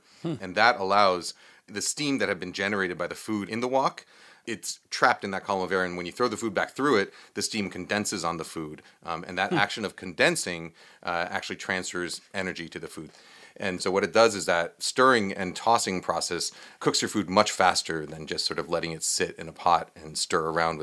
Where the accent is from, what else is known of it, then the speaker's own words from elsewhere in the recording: New York, United States; so like for me, I grew up in New York, and we grew up eating Cantonese and Hong Kong-inspired Chinese-American food in Chinatown, right?